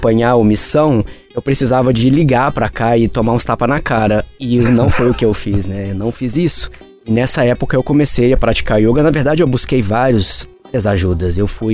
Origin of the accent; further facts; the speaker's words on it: Belo Horizonte, Minas Gerais, Brazil; Eu sou de Belo Horizonte também.